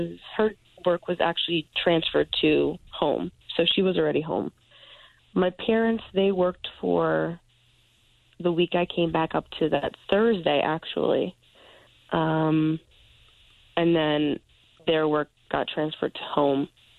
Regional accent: New York, United States; I am from New York, so it's literally everywhere here.

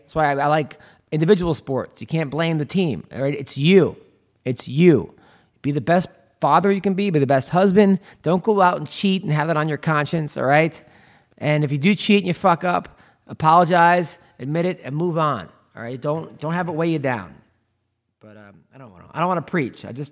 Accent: New York, United States; Ah, because I'm from Long Island. I went to SUNY Binghamton

